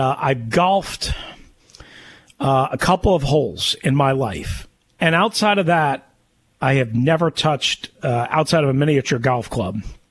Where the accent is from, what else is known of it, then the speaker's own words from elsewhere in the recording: New York, United States; because I grew up a Giants fan because I grew up on Eastern Long Island